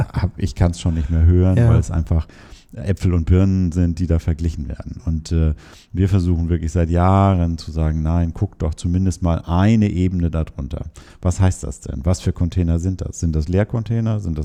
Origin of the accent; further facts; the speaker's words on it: Hamburg, Germany; Und wir als Hamburger müssen uns da in keinster Weise verstecken